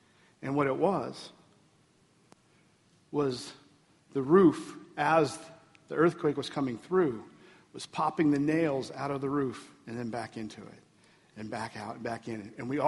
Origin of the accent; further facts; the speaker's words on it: the South, United States; You know, we're from the South. We're stubborn.